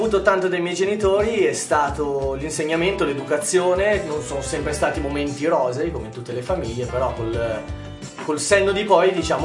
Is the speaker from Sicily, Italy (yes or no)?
no; Vimercate, Lombardy, Italy; Comunque viva Vimercate, perché voglio dirlo, sono di Vimercate.